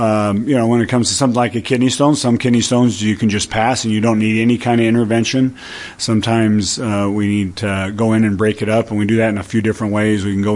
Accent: Salt Lake City, Utah, United States; also born or lived in New York; So I grew up there in Salt Lake, went to BYU, and then I was in New York for medical school and residency, and then came back to Salt Lake, and I've been back there over 15 years.

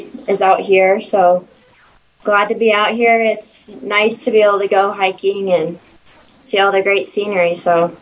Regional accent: Nebraska, United States; I'm from Nebraska, and I went to school at College of St. Mary

